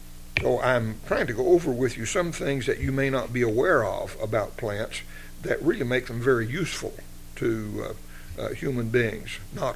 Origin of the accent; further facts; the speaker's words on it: Texas, United States; I grew up in West Texas, and prickly pears are common there.